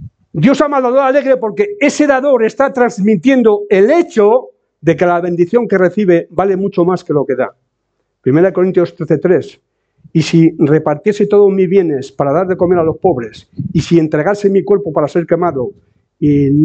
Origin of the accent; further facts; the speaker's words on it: Navarre, Spain; yo soy navarro, pero yo soy un creyente y soy un peregrino